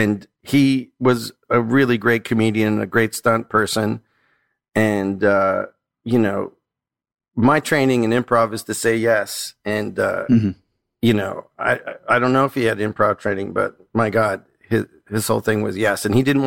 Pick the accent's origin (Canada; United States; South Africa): Canada; I'm like Canadian